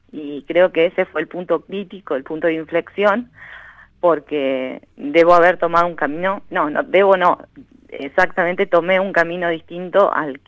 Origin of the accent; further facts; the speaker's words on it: San Nicolás de los Arroyos, Buenos Aires Province, Argentina; Sí, retorné ayer a mi ciudad natal, San Nicolás de los Arroyos, en la provincia de Buenos Aires.